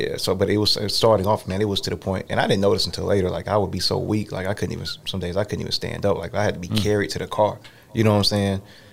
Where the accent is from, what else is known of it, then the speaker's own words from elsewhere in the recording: Augusta, Georgia, United States; Yeah, so, I mean, growing up in Augusta, Georgia.